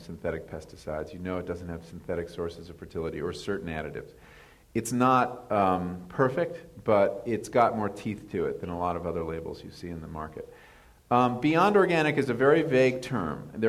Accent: New England, United States; I came from New England, so I was particularly attuned to the fact that milk and meat were really the things that could be grown well in my town.

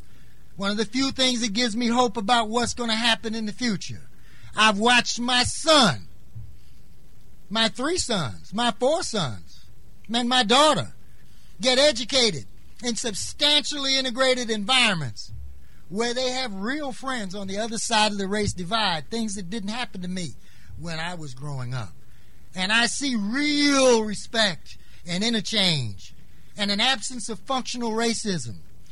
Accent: Baltimore, Maryland, United States; 1996, the National Association of Institutions and Alternatives did a study of Baltimore, my hometown

